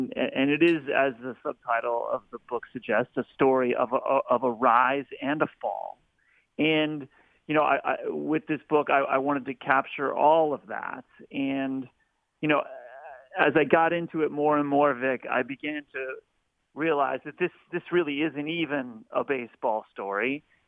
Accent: Cincinnati, Ohio, United States; born there; Most of my family still lives in town there. And, you know, I was born in Cincinnati in the 1970s

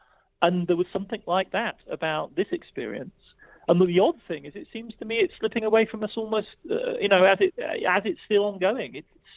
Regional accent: Germany; As a European, Chernobyl has a slightly different resonance because the place where I grew up in Germany was directly affected by the radioactive cloud.

